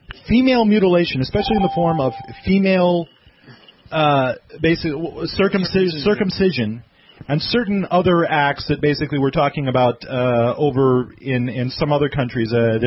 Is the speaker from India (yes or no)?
no; Ireland; I'm saying that I'm Irish. I still celebrate, I still hold a lot of Irish traditions.